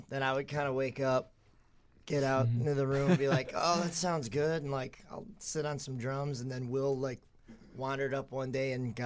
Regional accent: Michigan, United States; And I'm from southeast Michigan, just south of Detroit.

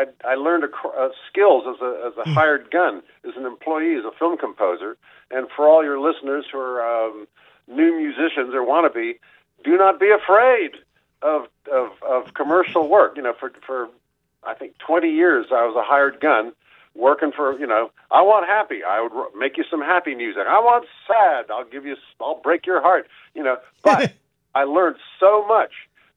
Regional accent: California, United States; I'm from California, so, you know, we're not built for that kind of coldness.

